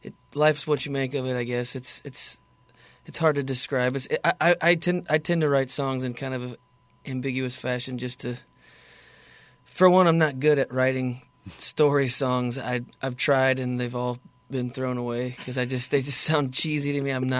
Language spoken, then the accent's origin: English; Austin, Texas, United States; moved away; But I'm originally from Austin, Texas, and it was kind of hard to.